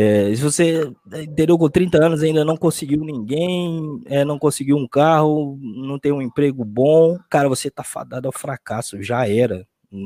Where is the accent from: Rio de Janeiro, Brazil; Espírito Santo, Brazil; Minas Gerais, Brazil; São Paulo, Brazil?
Minas Gerais, Brazil; Belo Horizonte; Nós somos de Belo Horizonte, então, né?